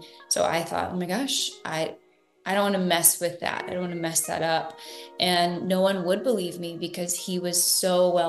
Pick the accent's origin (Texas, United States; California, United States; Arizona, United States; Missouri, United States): Texas, United States; Van Alstyne; I grew up in the country. It's just easier to say I'm from the Dallas area because it's so big. But I'm from a teeny tiny small town called Van Alstine, and I live fairly close to there now, and I'm a small town country girl.